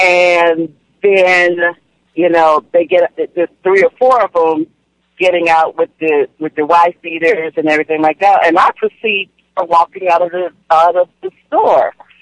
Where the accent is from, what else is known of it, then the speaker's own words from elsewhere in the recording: California, United States; And I realized, because I'm from California.